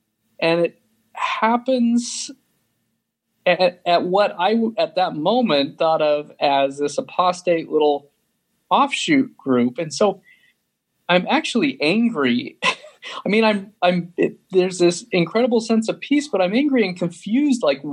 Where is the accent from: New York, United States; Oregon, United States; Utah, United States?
Utah, United States; Sandy; So, I grew up in Sandy, Utah, was in a Jack Mormon family.